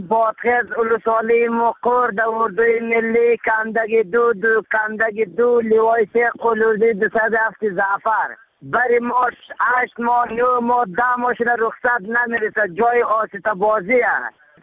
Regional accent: Warduj, Badakhshan, Afghanistan; now in Helmand, Afghanistan; اصلیت من از بدخشان هست و ولایت بدخشان و رسولی واردوج. ما فعلا در رسولی ولایت من رسولی گرمسیل، در رسولی گرمسیل هستیم

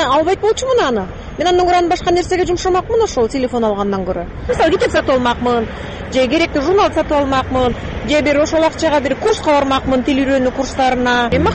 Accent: Kara-Balta, Chuy Region, Kyrgyzstan; мен Каравалтадан келдим.

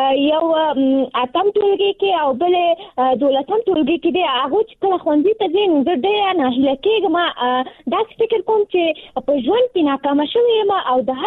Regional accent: Nangarhar, Afghanistan; now in Kabul, Afghanistan; ما د ننګرهار د ولایت نه فعلاً په کابل کې ژوند کوم او زه هم د نهم ټولګي زده کوونکی یم

